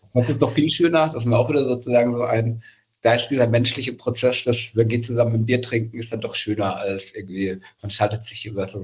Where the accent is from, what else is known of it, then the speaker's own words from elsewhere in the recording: Bavaria, Germany; aus Bayern komme ich